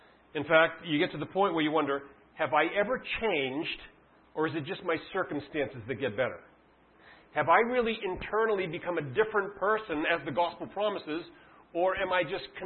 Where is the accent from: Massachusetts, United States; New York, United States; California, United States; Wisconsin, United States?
Massachusetts, United States; Boston; But I grew up in Boston, about a mile from the Patriots Stadium in Foxborough, Massachusetts. That's my growing up ground.